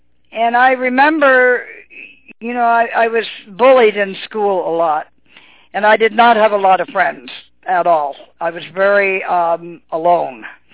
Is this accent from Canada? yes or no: yes; Windsor, Ontario, Canada; I am a nicotine addict, and I'm from Windsor, Ontario, Canada.